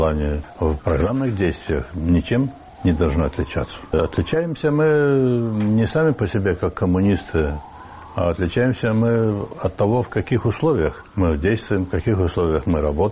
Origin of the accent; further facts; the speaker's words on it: Transnistria, Moldova; Я оттуда, из Приднестровья родом.